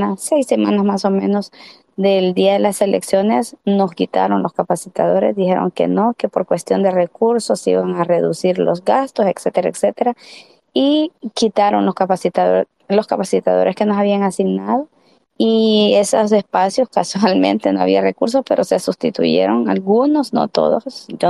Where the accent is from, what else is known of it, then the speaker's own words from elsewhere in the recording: La Paz, Bolivia; En el Departamento de La Paz, de donde soy, le puedo dar con mucha certeza y fe de lo que pasó.